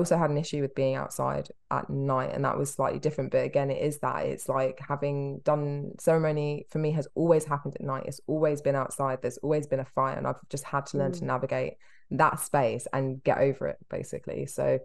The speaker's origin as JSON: {"language": "English", "town": "Peckham", "region": "London", "country": "United Kingdom", "said": "I never had the experience of going camping or being outside in the dark ever because I was from Peckham."}